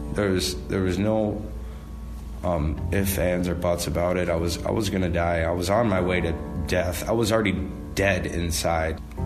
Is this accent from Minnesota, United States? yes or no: yes; Minneapolis, Minnesota, United States; also born or lived in Coon Rapids; I'm from Coon Rapids originally, born and raised in Minneapolis, kind of all around.